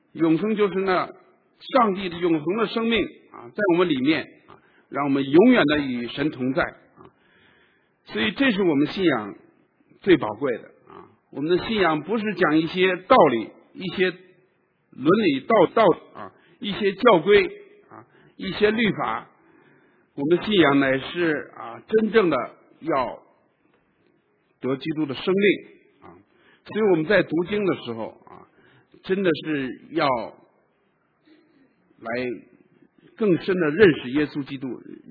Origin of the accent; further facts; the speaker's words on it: China; 尤其我们中国人啊，我们在技能上，我们在知识上，我们啊都很强很好。